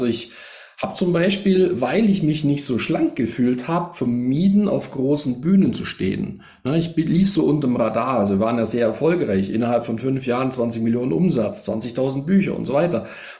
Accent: Memmingen, Bavaria, Germany; ich komme ja aus Memmingen

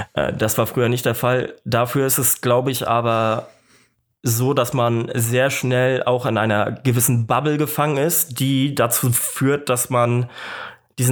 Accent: Kiel, Schleswig-Holstein, Germany; moved away as an adult; now in Munich, Germany; ich komme ursprünglich auch aus Kiel, beziehungsweise ich bin dort nicht geboren, aber ich bin dort groß geworden, habe den Großteil meines Lebens dort verbracht und wohne jetzt seit November im wunderbaren, wunderschönen München.

